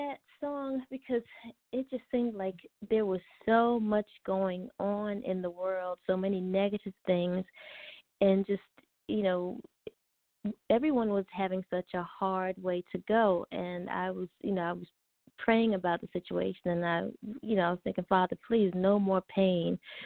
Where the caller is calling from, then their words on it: Porter Ranch, California, United States; I'm calling from Porter Ranch, California.